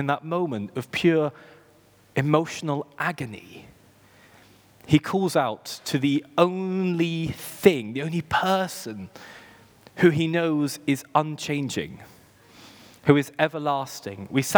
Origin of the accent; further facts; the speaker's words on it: United Kingdom; because I'm painfully British